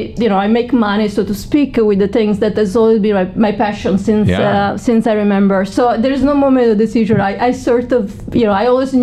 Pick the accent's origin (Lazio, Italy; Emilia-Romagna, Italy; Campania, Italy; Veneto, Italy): Campania, Italy; So I grew up in a small little town in the middle of nowhere in the south of Italy.